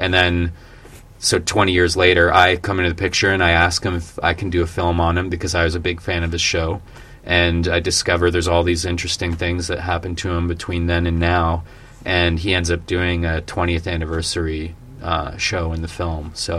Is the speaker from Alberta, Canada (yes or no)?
no; St. Catharines, Ontario, Canada; in my hometown, in St. Catharines, Ontario